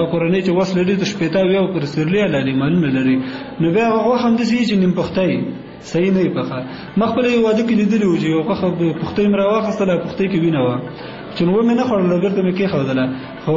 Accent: Kunar, Afghanistan; زه اصلا د کونړ ولایت اوسېدونکی یم.

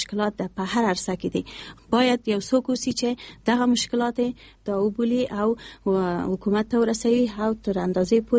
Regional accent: Kabul, Afghanistan; زه د کابل یم

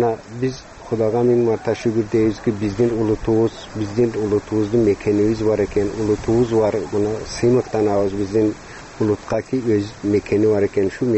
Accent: Jirgatal, Districts of Republican Subordination, Tajikistan; Мен өзүм 1954 жылы Тажикстандын Жиргетал айылынын Жиргетал кыштагында төрөлгөнмүн. 10-чу классты кыргыз мектепте түгөтүп

